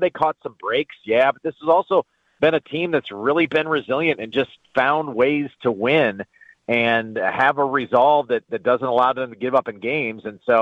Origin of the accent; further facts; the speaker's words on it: Kansas City, Missouri, United States; and again, I'm coming from Kansas City, but I think it's a very likable bunch.